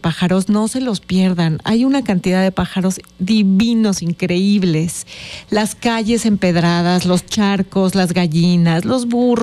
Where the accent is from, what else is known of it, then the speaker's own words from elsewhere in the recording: Guadalajara, Jalisco, Mexico; now in Tepoztlán, Mexico; muchos años de vivir en Morelos. Yo crecí en Guadalajara. Ajá. Pero pues ya llevo más de la mitad de mi vida viviendo en Tepoztlán, Morelos.